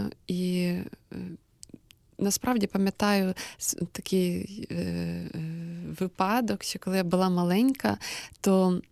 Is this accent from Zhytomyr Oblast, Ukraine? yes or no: yes; Zhytomyr, Zhytomyr Oblast, Ukraine; ключову роль, мабуть, зіграло те, що я із Житомира